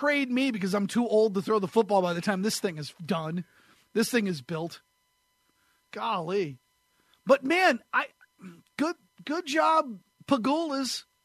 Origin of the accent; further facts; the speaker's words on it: New Hampshire, United States; I will tell you, even in New Hampshire, even growing up in New Hampshire, it is hot and sticky and humid in the summertime.